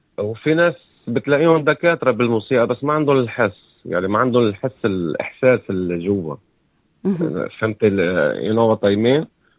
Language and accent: Arabic; Palestine; now in Australia; وأنا كفلسطيني ما إلي بلد، فهون أستراليا هلأ هي بلدي وبعتبرها بلدي.